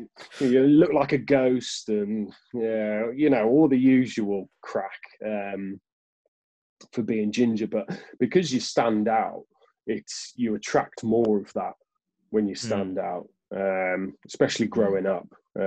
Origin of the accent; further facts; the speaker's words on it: Leicester, East Midlands, United Kingdom; born there; No, I was born in Leicester, mate.